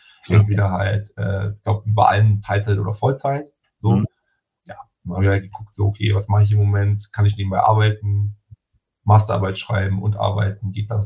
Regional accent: Munich, Bavaria, Germany; weil so München halt schon so meine Heimatstadt ist

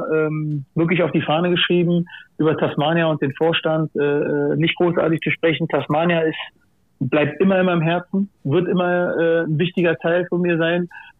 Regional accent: Berlin, Germany; also born or lived in Gambia; Nein, ich bin in Gambia geboren, bin 1980 nach West-Berlin gekommen und habe da dann in Kreuzberg bin ich aufgewachsen.

